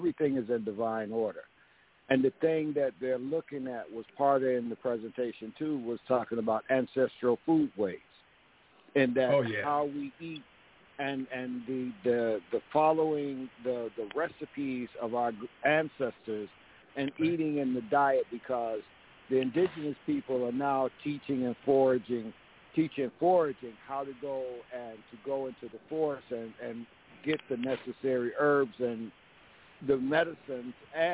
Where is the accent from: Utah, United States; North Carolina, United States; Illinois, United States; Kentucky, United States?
Illinois, United States; Chicago; now in DeKalb, United States; I just left DeKalb, Illinois, but I was raised in Chicago on the South Side